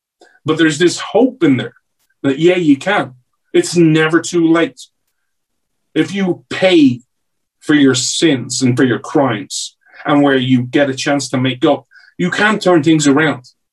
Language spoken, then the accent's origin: English; United States; I don't want to say this as an American